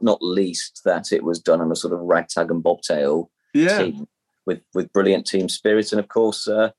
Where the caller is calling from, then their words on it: Leicester, East Midlands, United Kingdom; Well, I'm calling from Leicester.